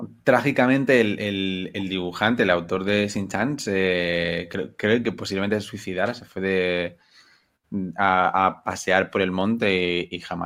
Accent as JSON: {"language": "Spanish", "region": "Catalonia", "country": "Spain", "said": "yo soy de Cataluña, en Cataluña fue como un bombazo"}